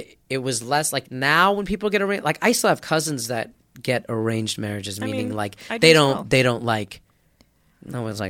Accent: Phoenix, Arizona, United States; born or raised there

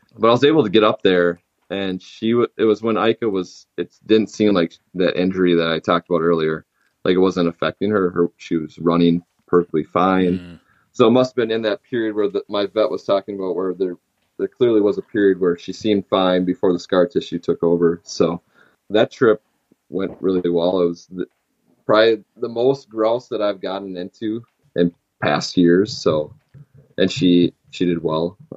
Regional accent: Minnesota, United States; is to not only hunt in my home state of Minnesota, but every year try and go to a state

